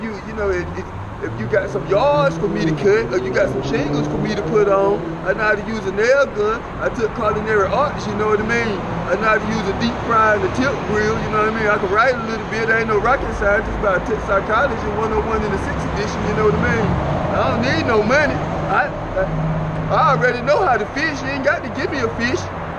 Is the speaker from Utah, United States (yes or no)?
no; North Carolina, United States; I'm from North Carolina. I had my own business doing floors, buffing, waxing, stripping. I did that for about 13 years down in South Carolina.